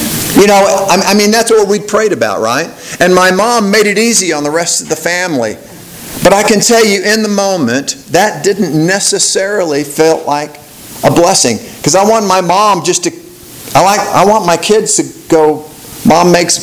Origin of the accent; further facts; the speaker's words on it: Dallas, Texas, United States; I grew up in Dallas and my mother and my brother still live there.